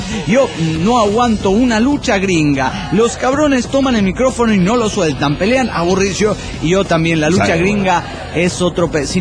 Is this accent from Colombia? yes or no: no; Teapa, Tabasco, Mexico; de Teapa, Tabasco, México.